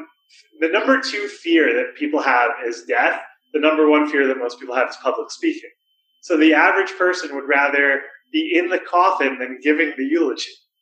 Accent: New York City, New York, United States; I was born on the Upper East Side. I grew up in a family of lawyers and business people who did well in New York City.

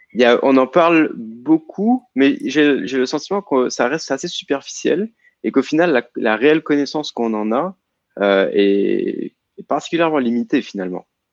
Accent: Quebec, Canada; also born or lived in Guadeloupe; en tant que Québécois, on a pas, toi et moi, on partage, on a tous les deux vécu en Guadeloupe et ici.

